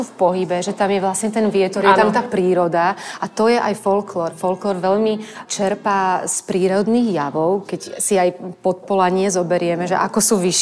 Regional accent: Horná Streda, Trenčín Region, Slovakia; Alfons Mucha aj visel u nás v Hornej Strede na stene

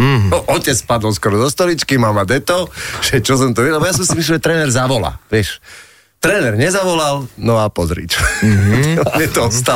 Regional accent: Michalovce, Košice Region, Slovakia; tak aj my s Miňom sme z Michaloviec, no čo?

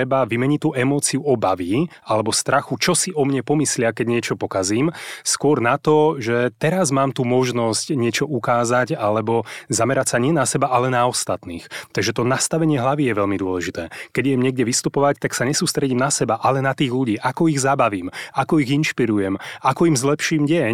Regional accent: Liptovský Mikuláš, Žilina Region, Slovakia; now in Bratislava, Slovakia; my sme pôvodne z Liptova, z takého menšieho mesta Liptovský Mikuláš, a keď sme prešli do Bratislavy

